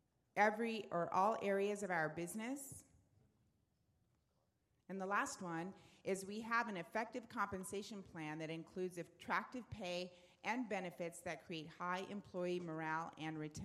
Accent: California, United States; born there; Anybody from California? Raise your hand. I'm sorry. I was born in California.

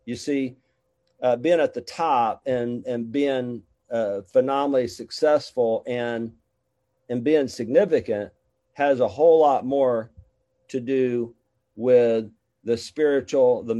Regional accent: Mobile, Alabama, United States; because I grew up Poe in Mobile, Alabama, on welfare.

